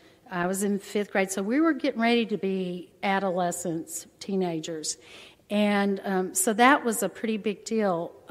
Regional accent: Corpus Christi, Texas, United States; also born or lived in Galveston, United States; And so I was born there, and then he finished that, and we moved to Corpus. So I grew up in Corpus, I was the second child.

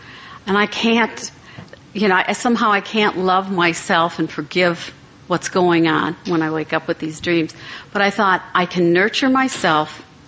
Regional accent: Wisconsin, United States; I was born in Wisconsin and raised in a small town on Lake Michigan.

